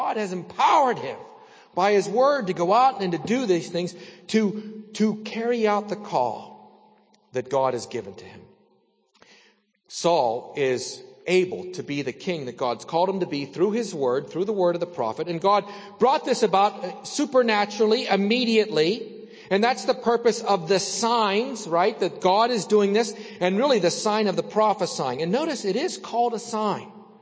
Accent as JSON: {"language": "English", "region": "Salzburg", "country": "Austria", "tie": "born or raised there", "said": "When I was a kid growing up in Salzburg, my good buddies, you know, I was a member of the Lutheran church. My family was part of the Lutheran church."}